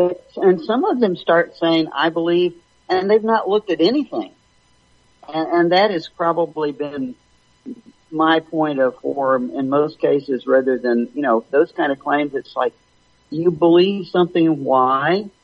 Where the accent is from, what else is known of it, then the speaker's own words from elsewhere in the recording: Oklahoma, United States; because I'm from Oklahoma and used to spend a lot of time in Texas.